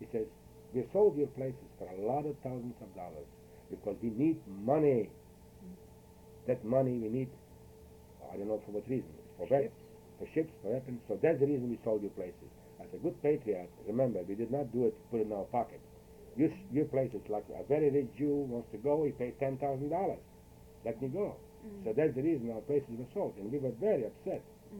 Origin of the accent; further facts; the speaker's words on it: Suceava, Suceava County, Romania; I was very, very poor, and I come from Suchava.